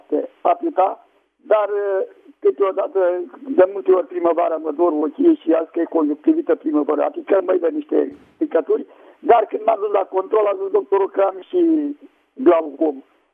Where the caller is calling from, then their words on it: Slatina, Olt County, Romania; din Slatina